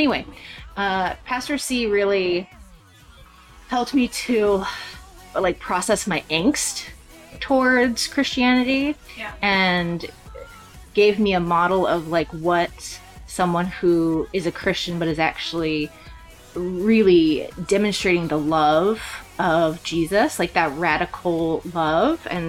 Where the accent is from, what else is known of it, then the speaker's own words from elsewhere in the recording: Downey, California, United States; So she was the pastor of the Moravian Church in my hometown in Downey at the time.